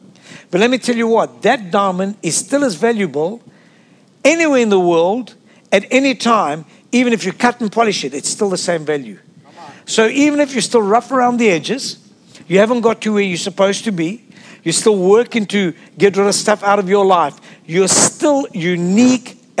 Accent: South Africa; You see, I'm from South Africa

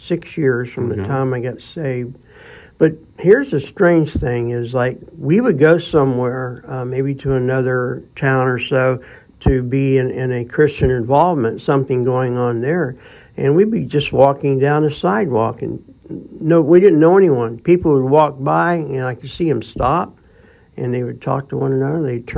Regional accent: the South, United States; I was born and raised here in the South.

